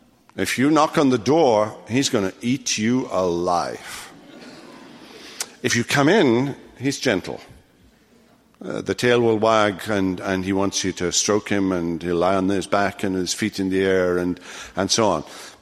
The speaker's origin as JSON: {"language": "English", "region": "Wales", "country": "United Kingdom", "tie": "born or raised there", "said": "Believe it or not, I wasn't raised in Wyoming or Montana or anywhere like that. I was raised in West Wales."}